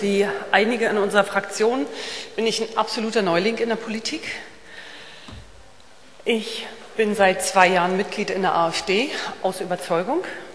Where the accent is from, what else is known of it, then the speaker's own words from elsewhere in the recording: Mecklenburg-Vorpommern, Germany; Ich bin aufgewachsen in Mecklenburg und vieles war nicht einfach.